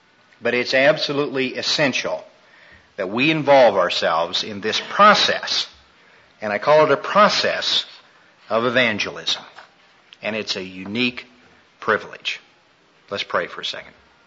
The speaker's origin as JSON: {"language": "English", "town": "Smith Center", "region": "Kansas", "country": "United States", "said": "Now, I come from Smith Center, Kansas. Has anybody ever heard of Smith Center, Kansas?"}